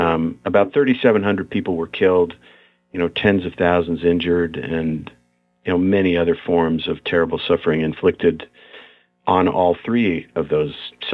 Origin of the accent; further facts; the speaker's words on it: United States; as an American, can I write convincingly about the Troubles